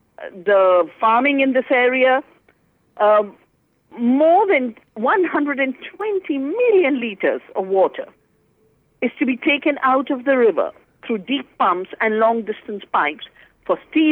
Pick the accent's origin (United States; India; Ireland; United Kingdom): India; the Himalaya; born there; Well, you know, I was born in the Himalaya, I was born in the forests of the Himalaya.